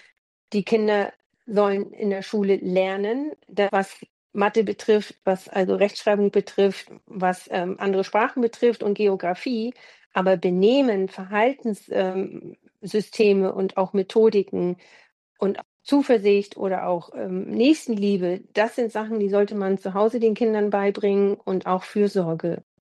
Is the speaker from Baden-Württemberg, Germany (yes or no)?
no; Neumünster, Schleswig-Holstein, Germany; Also in meiner Heimatstadt Neumünster hatten wir dann keine Schwimmhalle